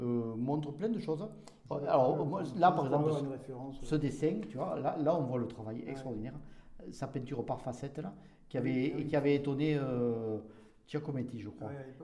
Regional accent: Montauban, Occitanie, France; born there; je suis né à Montauban, d'une mère montalbanaise et d'un père cévenol. C'est important. Qui était né au Vigan.

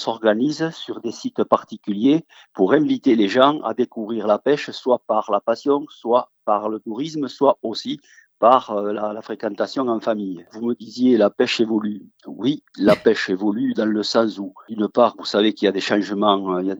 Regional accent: Occitanie, France; je suis occitan.

